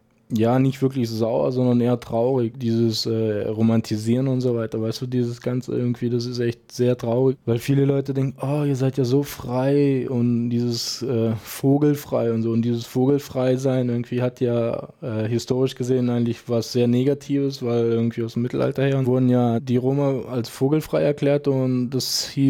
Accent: Freiburg, Baden-Württemberg, Germany; bitte nenn mich nicht Zigeuner, sondern wenn, dann bin ich Roma, ja. Als allererstes bin ich Mensch und genauso wie du und ich bin auch Freiburger

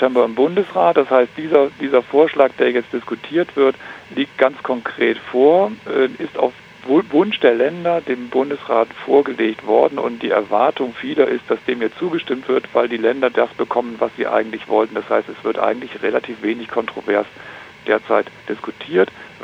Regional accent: Stuttgart, Baden-Württemberg, Germany; Ich bin Stuttgarter und fahre mit S, bin da auch mit zufrieden.

